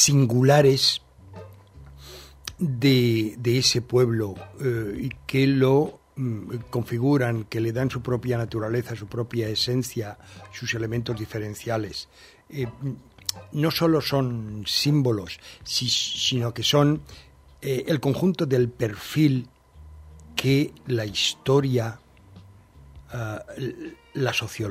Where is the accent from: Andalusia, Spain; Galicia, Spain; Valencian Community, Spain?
Valencian Community, Spain; la base de la pregunta o de la duda está en si nos creemos que somos valencianos.